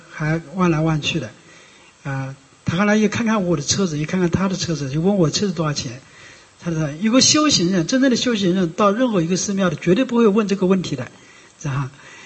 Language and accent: Chinese; China; 所以那时候我们中国人的思想真的很好